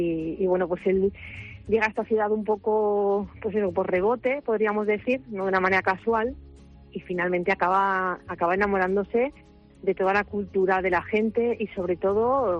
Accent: Valencia, Valencian Community, Spain; nosotros somos de Valencia

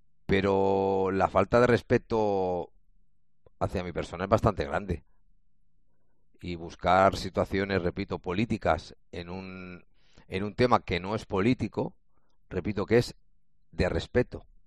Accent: Spain; Nosotros no tenemos que, como español, no deberíamos tener ningún miedo.

